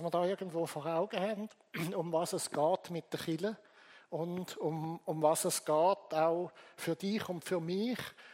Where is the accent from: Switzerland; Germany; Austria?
Switzerland; Hauptwil, Thurgau; das ist die Kirche, wo ich aufgewachsen bin, wo mein Vater Pfarrer war, in Hauptwil im Thurgau. Hinten dran sieht man das Pfarrhaus, wo ich aufwachsen durfte.